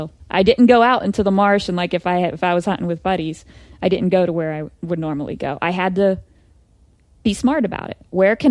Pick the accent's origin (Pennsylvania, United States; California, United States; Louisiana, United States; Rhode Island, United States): Pennsylvania, United States; Because I'm from Western Pennsylvania, so that's so all whitetails.